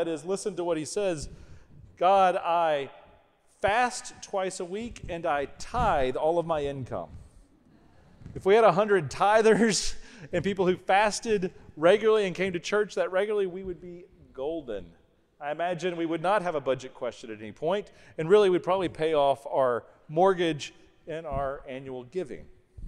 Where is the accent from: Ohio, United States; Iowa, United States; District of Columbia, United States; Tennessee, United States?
Tennessee, United States; Memphis; I was born and raised in Memphis